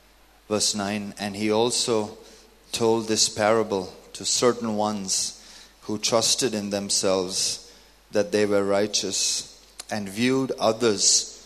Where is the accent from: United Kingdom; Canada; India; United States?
India; Sorry, I come back after 10 years and I get a culture shock, and I'm Indian now.